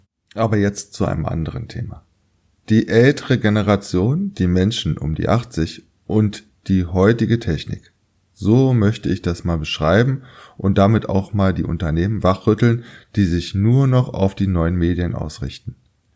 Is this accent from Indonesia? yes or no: no; Berlin, Germany; meine Heimatstadt Berlin